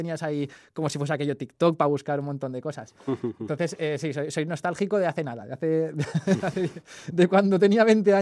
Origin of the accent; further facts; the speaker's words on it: Valencia, Valencian Community, Spain; born there; No, nací allá en Valencia.